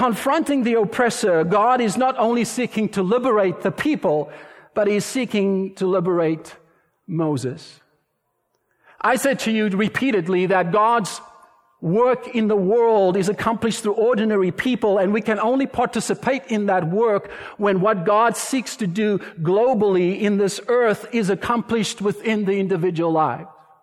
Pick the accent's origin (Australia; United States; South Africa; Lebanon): South Africa; being a South African growing up in apartheid